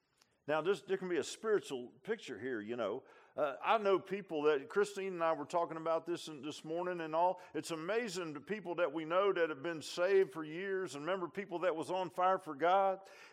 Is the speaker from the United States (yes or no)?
yes; Virginia Beach, Virginia, United States; I remember, I grew up in Virginia Beach, and I remember one time there was one gas station